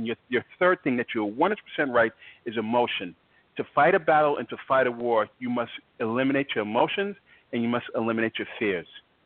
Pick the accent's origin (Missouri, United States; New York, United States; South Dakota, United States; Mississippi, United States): New York, United States; Long Island; I'm originally from Long Island. As a kid, I saw a cop shoot a man point blank in front of my house